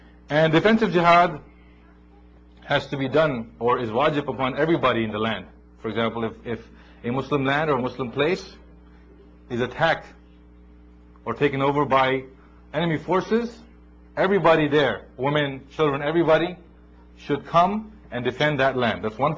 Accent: New Jersey, United States; I'm his cousin from New Jersey, and I'm Maulana's younger son-in-law.

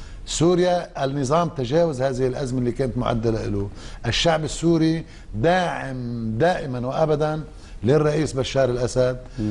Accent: Lebanon; نحن كلبنانيين وتحديدا المناطق المحاذية للحدود السورية من أهل عكار لبعلبك الهرمل

